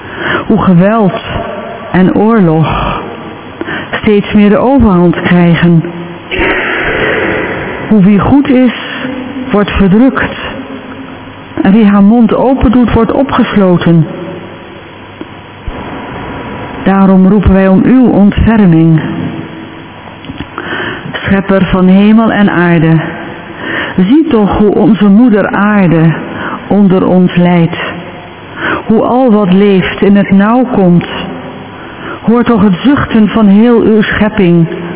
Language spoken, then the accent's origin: Dutch; the north, Netherlands; now in Arnhem, Netherlands; Ik kom uit het Hoge Noorden, maar sinds 40 jaar woon ik in Arnhem en na mijn pensioen, na ons pensioen, in Velp.